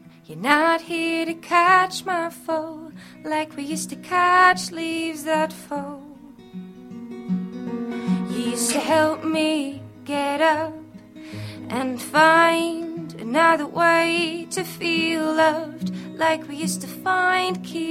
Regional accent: Netherlands; Anyway, I'm from the Netherlands. Yep, and I live like in the middle. It's near Amsterdam. It's called Utrecht

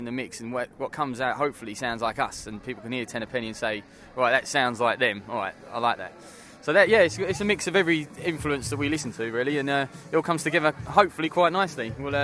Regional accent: Romford, London, United Kingdom; We're based in Havering. We're from Romford, Upminster, Dagenham, just all of Cranham, all around Havering basically.

